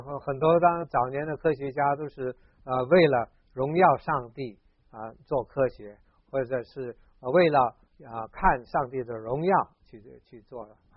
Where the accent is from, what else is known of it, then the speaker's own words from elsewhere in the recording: Hong Kong; 虽然是从小学开始呢是在香港长大的啊，但是我们经济不好呢，我们是住在乡下，所以基本上我还是在山旮旯里面长大，经常是在山沟里面抓小虾抓鱼啊这样啊。